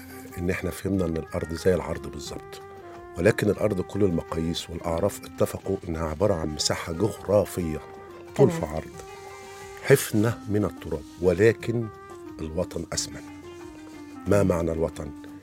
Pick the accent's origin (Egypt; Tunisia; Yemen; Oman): Egypt; ودي شهادة أفتخر بيها إن أنا مصري